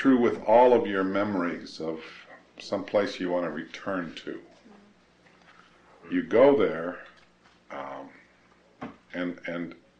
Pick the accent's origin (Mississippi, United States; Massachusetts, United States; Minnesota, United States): Minnesota, United States; born there; I hadn't seen the house that I was born in Minnesota.